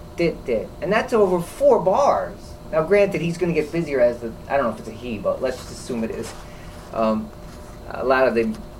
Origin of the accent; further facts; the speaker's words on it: New York City, New York, United States; depending on where you live, like, growing up in New York City, like, 196 is, yeah, it's all right.